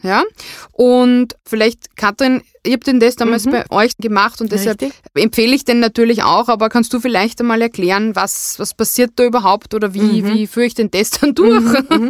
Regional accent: Upper Austria, Austria; ich bin aus Oberösterreich

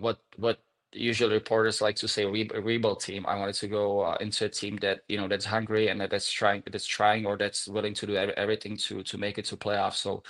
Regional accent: Kladno, Central Bohemian Region, Czechia; English is a second language; That's how I grew up in Kladno, you know

